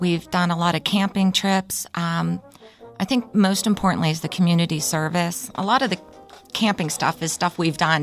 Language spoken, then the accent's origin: English; Brookline, Massachusetts, United States; Well, we're from Brookline, and there's a lot of police officers.